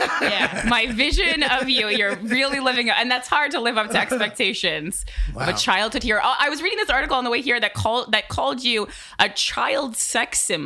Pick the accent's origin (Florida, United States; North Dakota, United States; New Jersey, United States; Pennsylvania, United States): New Jersey, United States; Union; I'm from Union.